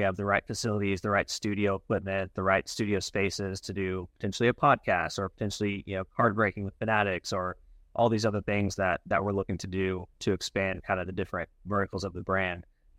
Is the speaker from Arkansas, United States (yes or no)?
yes; Springdale, Arkansas, United States; I grew up in Springdale, Arkansas. So just a town next to Fayetteville in Northwest Arkansas, where University of Arkansas is, and grew up there, went to high school.